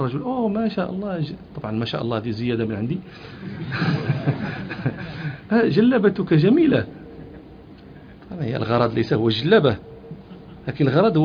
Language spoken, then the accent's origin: Arabic; Morocco